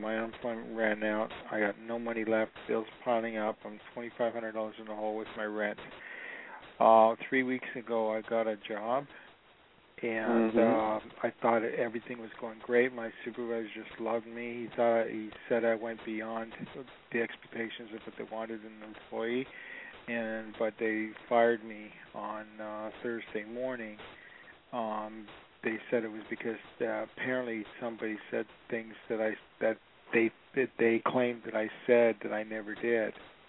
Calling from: Los Angeles, California, United States; I'm calling from Los Angeles.

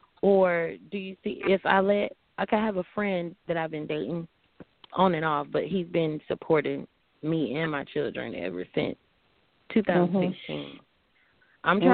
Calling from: Alabama, United States; I'm calling from Alabama.

